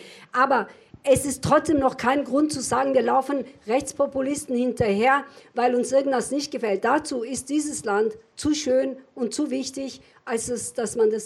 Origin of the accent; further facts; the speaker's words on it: Turkey; Bis dahin dachte ich ja wirklich, ich gehe zurück in die Türkei. Türkei war meine Heimat. Ich war Türkei-orientiert.